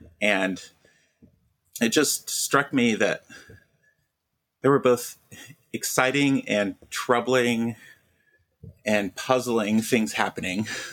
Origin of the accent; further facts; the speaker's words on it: Kansas, United States; And I grew up in Kansas in a Baptist church, kind of a generically evangelical context there